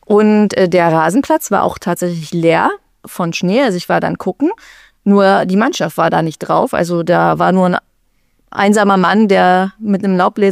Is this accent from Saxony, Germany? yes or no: no; Berlin, Germany; ich komme aus Berlin